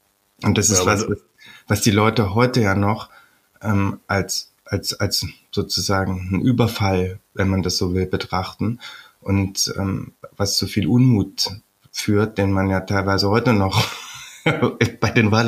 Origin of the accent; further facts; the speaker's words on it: Erfurt, Thuringia, Germany; ich komme aus Erfurt.